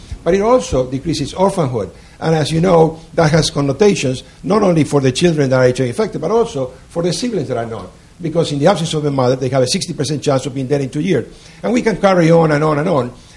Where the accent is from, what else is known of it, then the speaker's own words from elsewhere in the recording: Canada; because I'm a Canadian, I want to say thank you to the American people